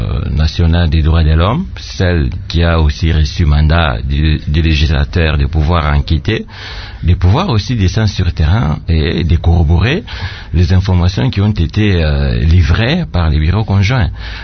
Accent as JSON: {"language": "French", "country": "DR Congo", "said": "Moi, je pense que c'est de notre responsabilité en tant que Congolais de faire de sorte que des choses pareilles n'arrivent pas."}